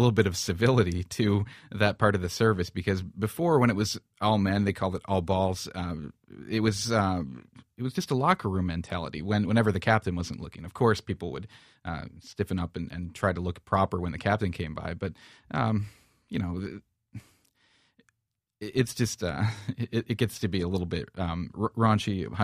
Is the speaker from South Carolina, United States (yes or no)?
no; Michigan, United States; I grew up in Michigan, but I joined the Navy at 17 and went to the Naval Academy in Annapolis, Maryland.